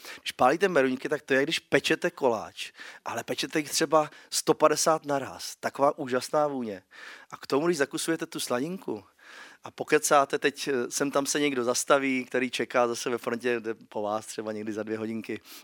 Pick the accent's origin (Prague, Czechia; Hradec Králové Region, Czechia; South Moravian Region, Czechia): South Moravian Region, Czechia; Újezd u Rosic; No, já jsem se narodil v Ivančicích vlastně a vedle malá vesnička, z které pocházím, což je Újezd u Rosic, moje rodné srdce. Žiju teda díky tomu, že mám děti na severu, tak jsem úplně se trošku odrodil někam jinam.